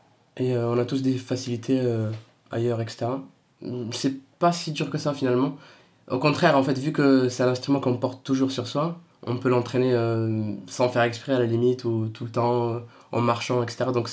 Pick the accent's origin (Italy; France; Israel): Italy; j'ai grandi en Italie, donc j'ai fait mon enfance et mon adolescence là-bas.